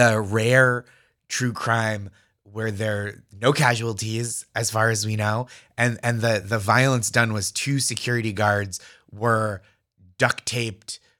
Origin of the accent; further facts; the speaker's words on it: Massachusetts, United States; So I grew up in the Boston suburbs.